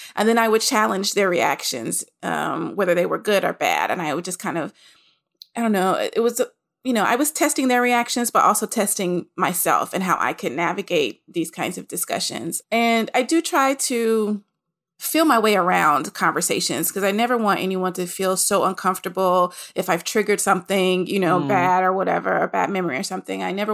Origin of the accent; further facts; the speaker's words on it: Nashville, Tennessee, United States; I'm from Nashville, Tennessee.